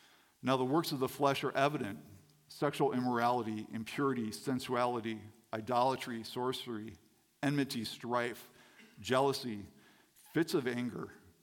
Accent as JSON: {"language": "English", "town": "Saranac", "region": "Michigan", "country": "United States", "tie": "born or raised there", "said": "I grew up in Saranac, Michigan. As I said before, population 2,000 people, 5,000 cows. And that tells you pretty much everything you need to know about Saranac, Michigan. I grew up on a farm, but it wasn't a dairy farm."}